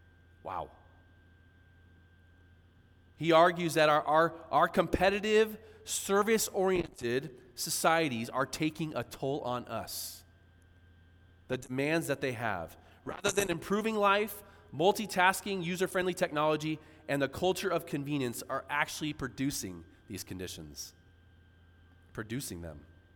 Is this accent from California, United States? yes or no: yes; San Diego, California, United States; We're from San Diego.